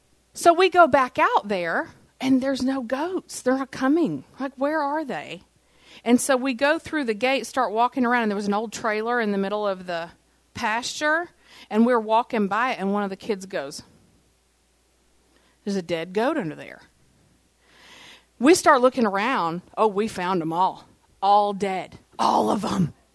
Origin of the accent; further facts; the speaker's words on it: Tennessee, United States; And so we're originally from Tennessee, and there were kids who lived in Pensacola that had never seen the mountains.